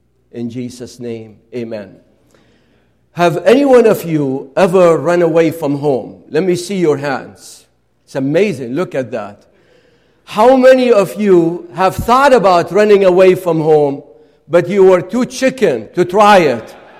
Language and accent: English; Nineveh, Iraq; now in United States; I come from Nineveh.